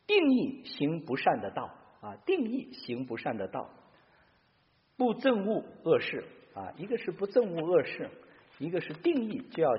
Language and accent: Chinese; Northwest China, China; 我们西北人把土豆叫洋芋啊